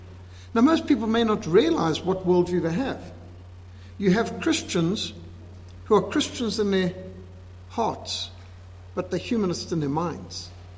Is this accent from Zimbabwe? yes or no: yes; Zimbabwe; I grew up in Rhodesia, in a society which was very decentralized, very rural.